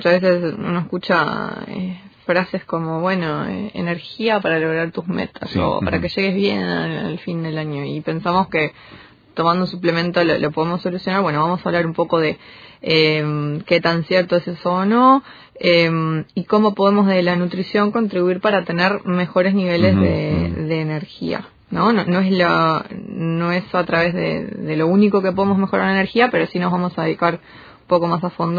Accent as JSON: {"language": "Spanish", "country": "Uruguay", "said": "como terminando el año, como buenos uruguayos siempre queremos hacer todo lo que no hicimos en el año"}